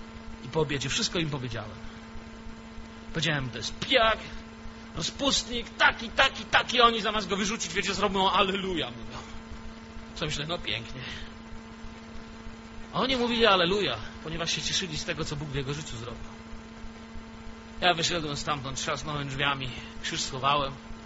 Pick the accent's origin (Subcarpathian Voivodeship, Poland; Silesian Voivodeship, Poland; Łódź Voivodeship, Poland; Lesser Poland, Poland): Silesian Voivodeship, Poland; U nas na Śląsku kociarze ich nazywali.